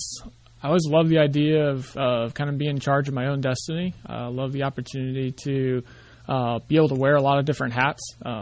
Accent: Springfield, Ohio, United States; So I grew up in Springfield, so west of Columbus.

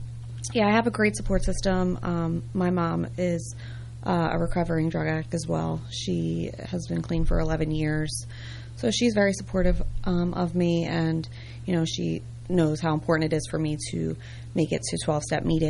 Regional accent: New Jersey, United States; Well, I am from South Jersey, so I'll be returning down there on Friday.

